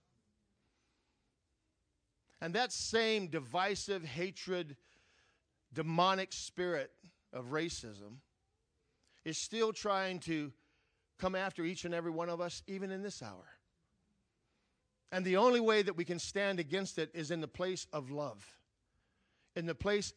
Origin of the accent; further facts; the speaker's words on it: Gary, Indiana, United States; I grew up in Gary, Indiana. And when I grew up in Gary, Indiana, I saw a lot of changes happen in Gary, Indiana.